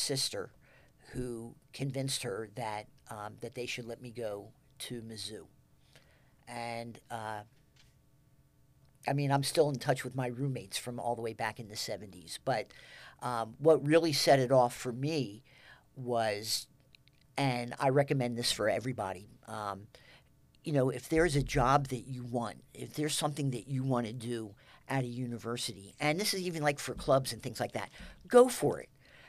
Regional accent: Wilmington, Delaware, United States; My parents only wanted me to stay in Delaware. I'm from Wilmington, Delaware.

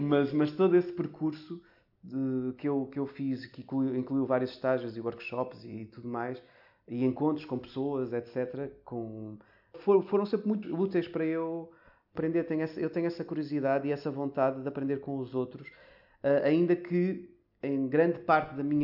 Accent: Santa Maria da Feira, Aveiro, Portugal; na minha terra natal, que é em Santa Maria da Feira, uma pequena freguesia de lá.

